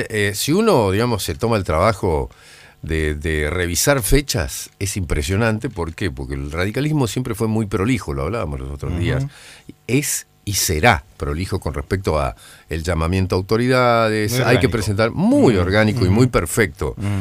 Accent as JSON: {"language": "Spanish", "town": "Paraná", "region": "Entre Ríos", "country": "Argentina", "said": "acá en Paraná, somos todos de Paraná"}